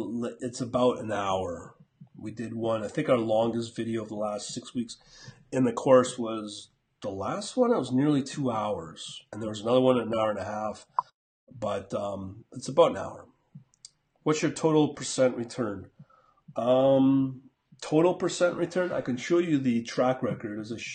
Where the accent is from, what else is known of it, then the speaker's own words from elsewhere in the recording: Canada; as a Canadian.